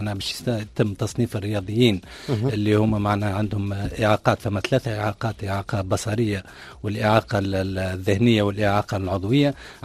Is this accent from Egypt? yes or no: no; Tunisia; هذه تقريبا سيزيام ايديسيون عندنا في تونس